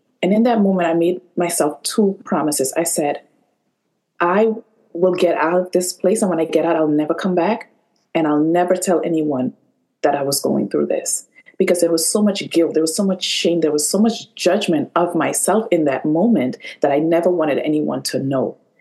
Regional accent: Trinidad & Tobago; now in New York, United States; I'm originally from Trinidad, and I decided I wanted to go back to New York.

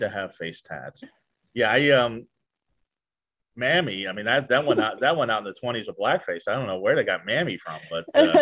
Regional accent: Westminster, Colorado, United States; Okay, because Nicole and I grew up in Denver at okay. separate times. Westminster, Colorado.

